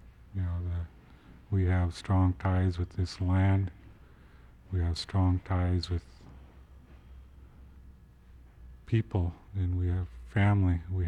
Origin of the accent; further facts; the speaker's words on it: Sitka, Alaska, United States; I spent all my life here in Sitka, realizing that I'm from Sitka, and then I also have family in Angoon